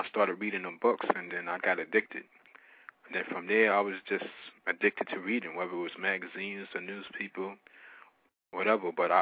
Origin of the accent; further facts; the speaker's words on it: Long Island, New York, United States; also born or lived in Brooklyn; Okay, I was born in Brooklyn, but raised out in Long Island. I lived in Long Island for the majority of my life.